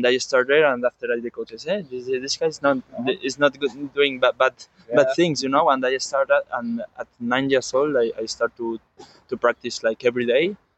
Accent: Valencia, Valencian Community, Spain; I'm from Valencia, and it's really, really traditional.

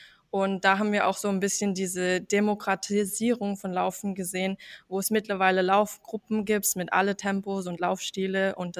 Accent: United States; Also ich bin eigentlich in den USA aufgewachsen

